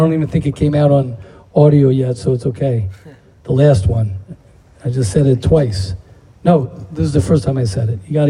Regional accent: United States; Baruch Hashem, I'm an American, I'm a Yankee Doodle. I grew up in America.

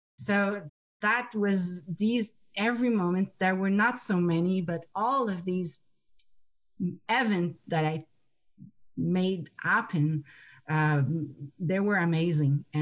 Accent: Quebec, Canada; first language French; English is a second language; I didn't say at the beginning of my presentation, but English is not my first language. I'm a French frog, as we say in Quebec.

